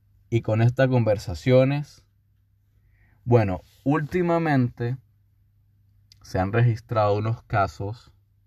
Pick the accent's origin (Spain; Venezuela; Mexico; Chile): Venezuela; Y aquí nace la frase que nos identifica como venezolanos, como cualquier vaina.